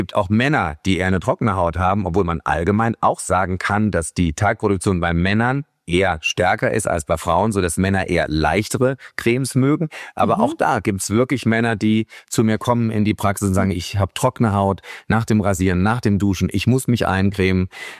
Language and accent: German; Darmstadt, Hesse, Germany; ich komme ja aus Darmstadt und in Hessen kann es im Sommer so richtig schwül sein.